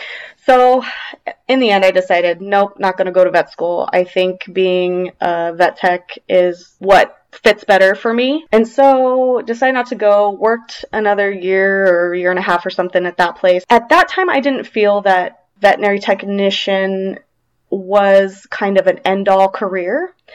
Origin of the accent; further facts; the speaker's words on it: Temecula, California, United States; and I grew up in Temecula. Most of my growing up was there, and that was pretty rural at the time.